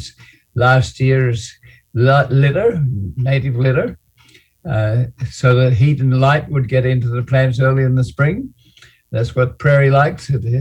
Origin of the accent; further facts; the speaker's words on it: Australia; I grew up in Australia on a coastal plain with a mountain behind